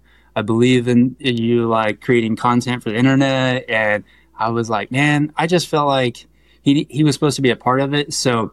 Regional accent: Missouri, United States; now in California, United States; So, I grew up in the South in Missouri, and, yeah, just a normal kid with big dreams

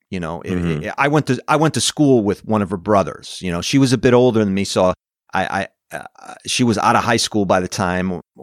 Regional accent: Vernon, Connecticut, United States; about four missing girls from my hometown of Vernon, Rockville.

